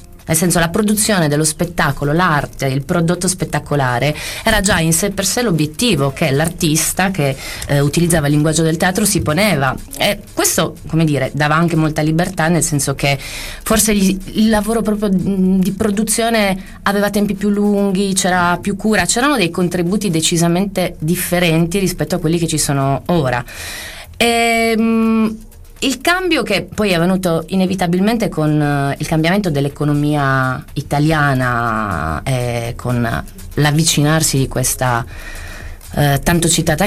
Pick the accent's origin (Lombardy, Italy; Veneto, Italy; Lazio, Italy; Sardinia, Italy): Sardinia, Italy; ho iniziato in Sardegna, che è la mia terra d'origine